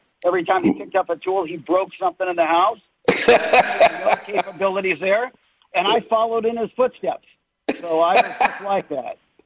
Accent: Granada Hills, California, United States; Real quickly, I grew up in the Valley, grew up in Granada Hills, older brother, older sister. My dad ran a dry cleaning store in Watts.

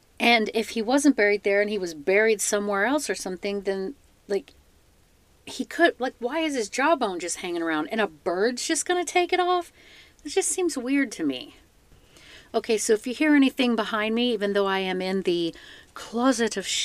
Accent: Missouri, United States; Oh, I hail from Missouri, and I have no idea where Palmyra is.

